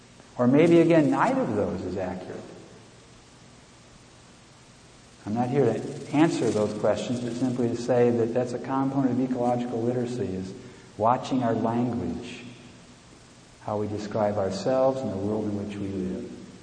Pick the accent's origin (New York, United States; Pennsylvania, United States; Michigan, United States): Michigan, United States; It comes from my home state, Michigan